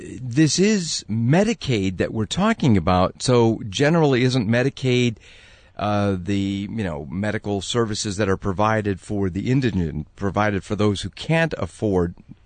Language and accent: English; Chicago, Illinois, United States; I lived, as I say, I'm from Chicago